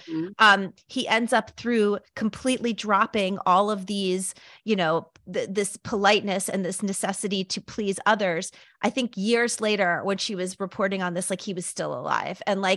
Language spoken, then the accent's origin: English; New York, United States; I feel like as a New Yorker